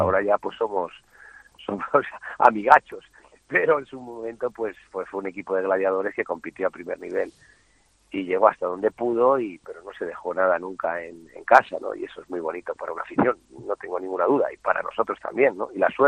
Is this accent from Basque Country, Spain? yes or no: no; Valencia, Valencian Community, Spain; yo también sé que de aquí en Valencia somos muy de este